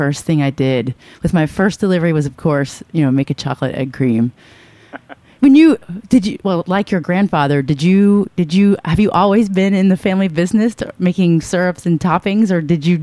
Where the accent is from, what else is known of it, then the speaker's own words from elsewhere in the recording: Southern United States, United States; I grew up in the South